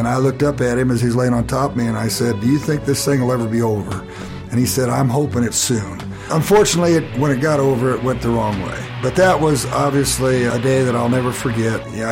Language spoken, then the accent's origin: English; Iowa, United States; Well, I grew up in Southwest Iowa